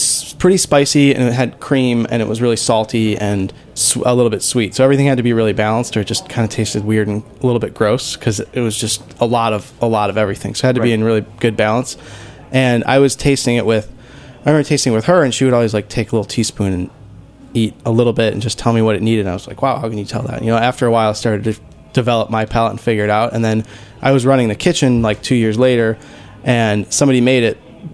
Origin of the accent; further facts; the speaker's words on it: Michigan, United States; I lived in Ann Arbor for a while, but we both grew up outside of Detroit.